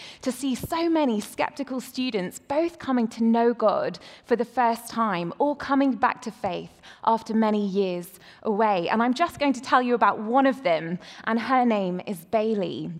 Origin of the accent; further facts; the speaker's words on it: United Kingdom; accent: British; moved away as an adult; now in Atlanta, United States; You can tell by my accent, I'm definitely not from around here, though it was really great to hear a fellow British accent up on the screen earlier. Vince and I moved about 6 months ago to Atlanta